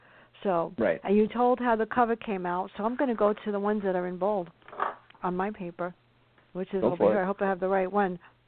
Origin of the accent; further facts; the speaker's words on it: New York City, New York, United States; I grew up in the South Bronx where everybody knew everybody. Then I lived in the Bronx, and then when I moved up here, it's different.